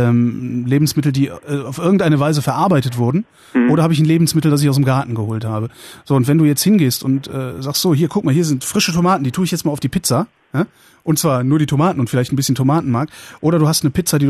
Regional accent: West Germany, Germany; Meine Kindheit war garantiert im Westen.

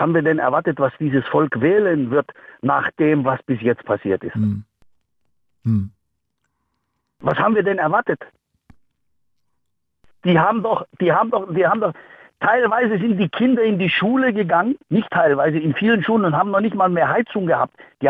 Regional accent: Greece; Ich habe vor ein paar Tagen in Griechenland angerufen, mit Freunden gesprochen. In dem kleinen Ort, wo ich herkomme.

